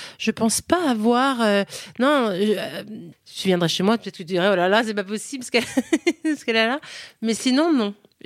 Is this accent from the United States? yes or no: yes; United States; first language fr; j'ai grandi aux États-Unis, mais on est resté une maison française à la maison, vraiment, et on revenait tous les étés.